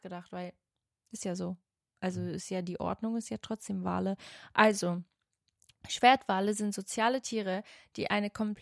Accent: Portugal; Also, ich bin ja Portugiesin.

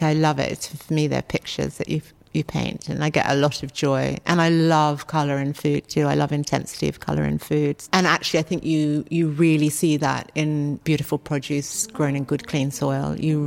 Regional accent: Australia; I grew up in Australia

